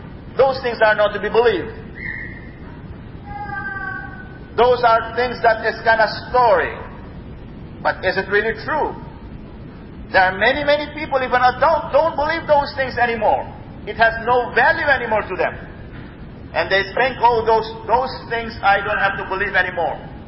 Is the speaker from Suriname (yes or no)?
yes; Suriname; moved away; I come from South America, Suriname. I came to this country 5 years ago.